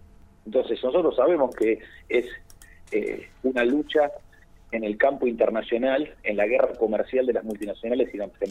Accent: Argentina

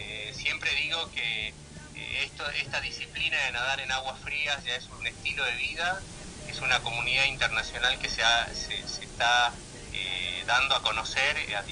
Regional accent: Argentina; los lugares más lindos que nosotros tenemos como argentinos

